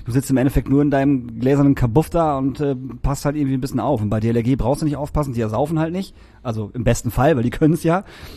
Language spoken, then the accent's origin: German; Emsdetten, North Rhine-Westphalia, Germany; born there; wir haben erst in Emsdetten gewohnt, meine Eltern und ich, und sind dann irgendwann nach Emsbüren gezogen.